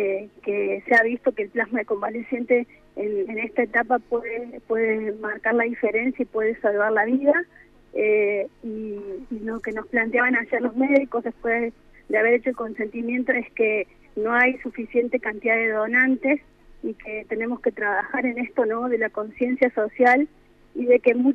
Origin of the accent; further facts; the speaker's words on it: Diamante, Entre Ríos, Argentina; Somos de Diamante, mis papás vivieron toda la vida ahí